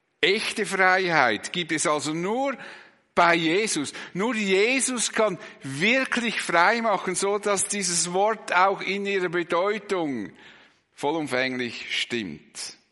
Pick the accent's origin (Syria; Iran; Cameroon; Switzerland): Switzerland; Wir meinen zwar, wir seien frei, als Schweizer bilden wir uns eher etwas darauf